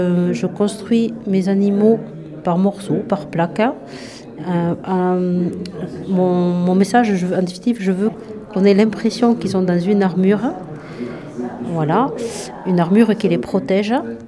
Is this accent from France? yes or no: yes; Puylaurens, Occitanie, France; je viens du Tarn, de Puylaurens.